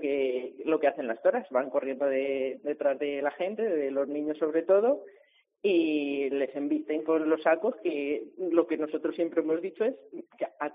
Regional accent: Castile and León, Spain; la cultura de mi pueblo, y además que está ahí al lado de Ávila

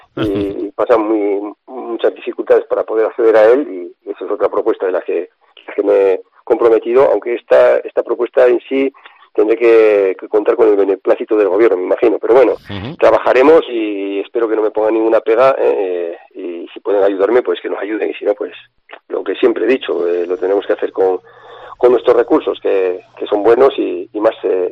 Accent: Valtierra, Navarre, Spain; yo Valtierra ya lo domino, ¿vale? Mi pueblo ya lo domino

